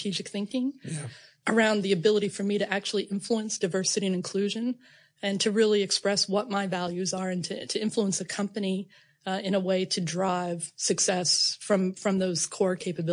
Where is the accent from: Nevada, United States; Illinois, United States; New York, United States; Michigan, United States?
New York, United States; But yeah, grew up in New York, spent 20 years about an hour north of New York City by West Point in the Hudson Valley.